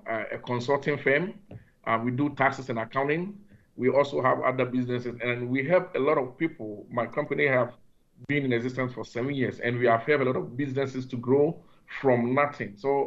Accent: Ghana; I am a pastor myself, and I come from Ghana. And as you know, Ghana is a third world country

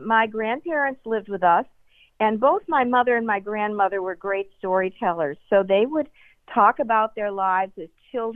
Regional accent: Detroit, Michigan, United States; And even though I grew up in Detroit, we would travel every summer back to the Finger Lakes region in upstate New York, to a little town called Auburn on Owasco Lake

